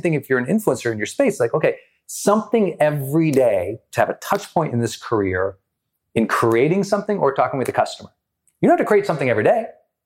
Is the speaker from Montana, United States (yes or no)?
yes; Montana, United States; I never cared about starting small because I'm from Montana.